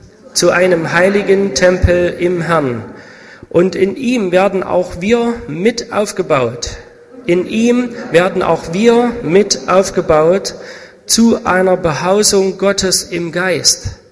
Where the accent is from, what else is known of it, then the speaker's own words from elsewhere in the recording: Zwickau, Saxony, Germany; das ist meine liebe Frau Christiane. Wie schon gehört, wir kommen aus Zwickau.